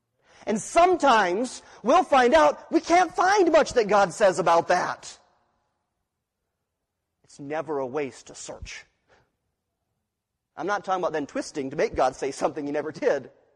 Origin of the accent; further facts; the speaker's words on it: Wyoming, United States; I have a certain way of thinking that comes from being born and raised in Wyoming.